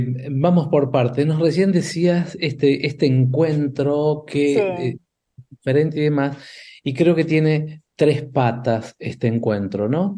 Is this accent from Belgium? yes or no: no; Argentina; pasa a nosotros argentinos